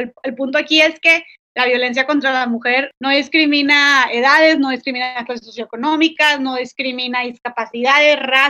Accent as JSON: {"language": "Spanish", "town": "Monterrey", "region": "Nuevo León", "country": "Mexico", "said": "soy de Monterrey, Nuevo León, y me dicen, tú siendo de Nuevo León, un estado tan conservador y de los estados más machistas que hay en México"}